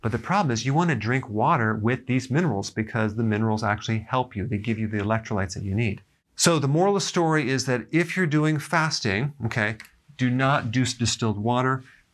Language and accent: English; Wisconsin, United States; Growing up in Wisconsin, we had some incredible well water.